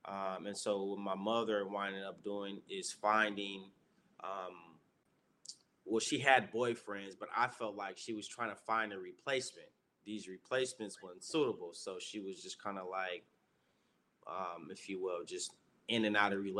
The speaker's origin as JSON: {"language": "English", "town": "Los Angeles", "region": "California", "country": "United States", "tie": "born or raised there", "said": "I grew up in South Los Angeles, South Central Los Angeles."}